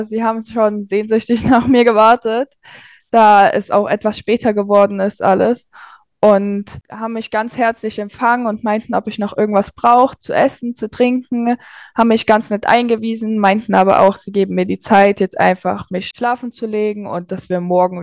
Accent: Freiberg, Saxony, Germany; ich komme aus Freiberg und ich bin 15 Jahre alt.

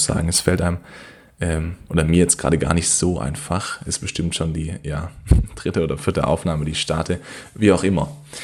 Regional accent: Kornwestheim, Baden-Württemberg, Germany; ich komme aus Kornwestheim, das ist eine Stadt, ja, mittelgroß, ich glaube mittlerweile 35.000 Einwohner, circa 10 Minuten weg von Stuttgart.

